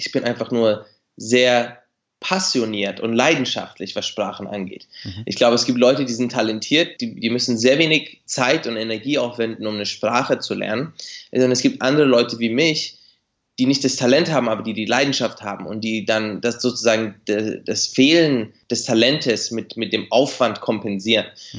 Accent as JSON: {"language": "German", "region": "Bavaria", "country": "Germany", "tie": "born or raised there", "said": "als Kind von Migranten in Deutschland, wir sind in Bayern aufgewachsen, also in einer kleinen Vorstadt von Nürnberg. Mhm. Ich würde sagen, ein ländliches Gebiet."}